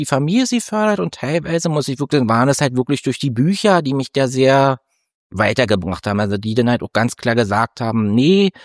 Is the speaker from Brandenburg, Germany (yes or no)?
yes; Rheinsberg, Brandenburg, Germany; Ja, also ich komme ja aus einer sehr ländlichen Region. Ich komme ja eigentlich aus Rheinsberg.